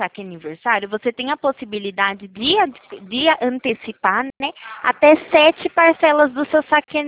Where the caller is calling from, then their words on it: Araras, São Paulo, Brazil; Eu falo aqui da cidade de Araras, né?